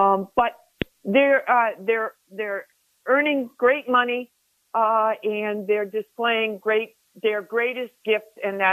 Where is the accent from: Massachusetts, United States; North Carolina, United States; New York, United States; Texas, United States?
Massachusetts, United States; And being being born and raised in Massachusetts, I only live, 40 miles from the golf house.